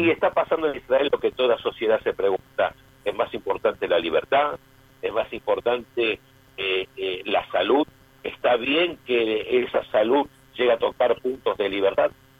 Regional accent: Argentina; also born or lived in Italy; yo viví 8 años en Italia. Soy argentino, israelí, también soy italiano.

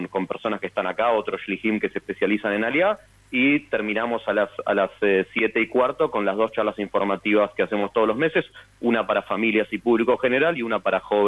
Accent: Chubut, Argentina; yo personalmente soy de Chubut, nací en la provincia de Chubut

